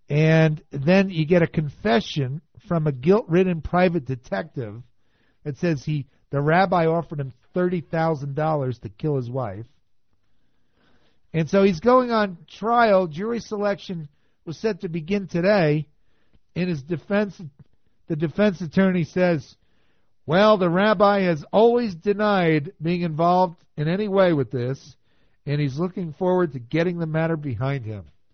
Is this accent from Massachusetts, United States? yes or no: no; New Jersey, United States; I grew up in New Jersey.